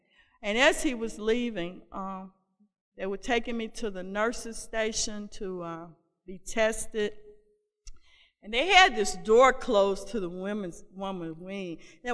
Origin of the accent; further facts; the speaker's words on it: Trenton, Tennessee, United States; And now my mind was in my hometown, Trenton, Tennessee, where my dad was.